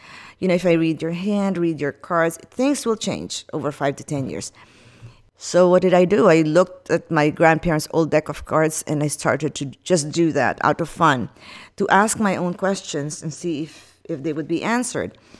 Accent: San Juan, Metro Manila, Philippines; now in Orange, United States; I am from Orange, California, originally from the Philippines, San Juan.

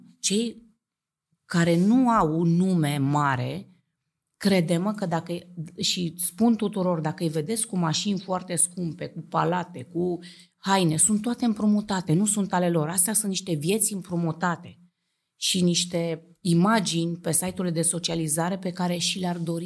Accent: Bucharest, Romania; fără să știu că totul e fake și că eu sunt de la București, n-am știut niciodată

